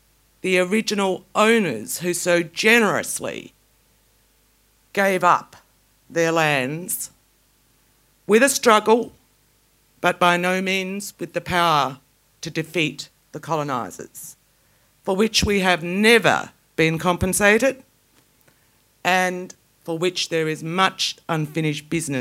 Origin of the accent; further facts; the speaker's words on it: Alice Springs, Northern Territory, Australia; I was born and raised in Alice Springs. My father was an Urundi man who died when I was 11. My mother is a Gadangi woman from the top end of the Northern Territory.